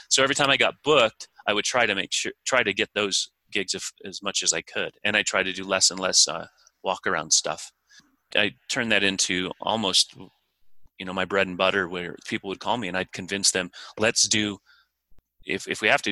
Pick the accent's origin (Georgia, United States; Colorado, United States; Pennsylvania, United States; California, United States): Colorado, United States; Pueblo; I grew up in construction with my father, who has built a ton of the houses in my hometown of Pueblo, Colorado.